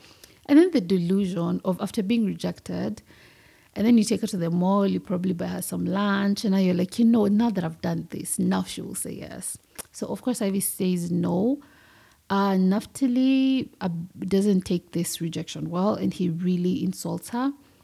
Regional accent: Kenya; just because I've been born and raised in Kenyan society, one thing that irritates me about Kenyan men

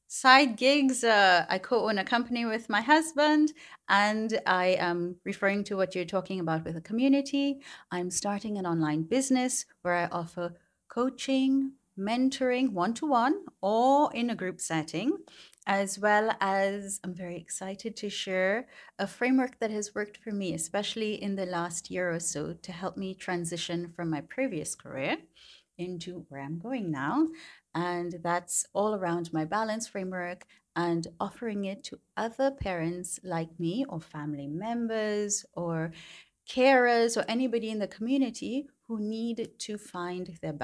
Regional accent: Trinidad & Tobago; And I'm from the Caribbean, specifically Trinidad and Tobago, where we're kind of a bit of a mixed up crowd. So one of my bloodlines is French, among other things.

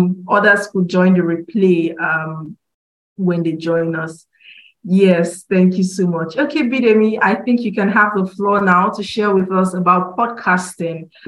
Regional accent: Nigeria; I am a Nigerian, currently in Nigeria.

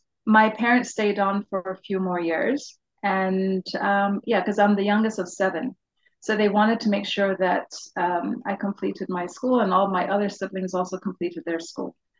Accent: Jordan; One of my favorite childhood memories was when I grew up in Jordan.

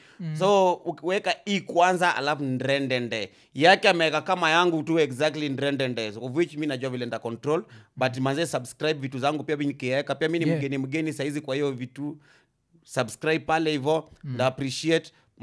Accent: Kenya; mimi ni Mkenya mwenzenyu tu.

